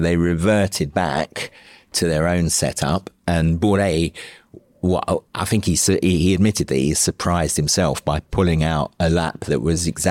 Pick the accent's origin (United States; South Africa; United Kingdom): United Kingdom; South East England; I am from Kent. So I was born in Kent and raised in Kent. So for me, it's a sort of a home county team. And I'm going to say, I'm a man of Kent